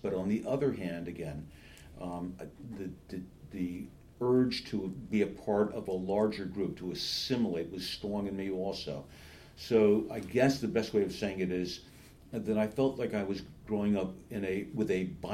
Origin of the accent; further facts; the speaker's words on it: Princeton, New Jersey, United States; growing up in Princeton, I would say, was very wonderful. I loved the fact that that my parents had moved from Brooklyn and sort of old school Jewish family